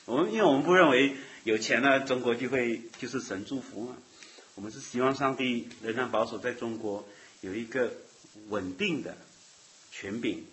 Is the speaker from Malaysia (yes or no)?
yes; Malaysia; 我是马来西亚人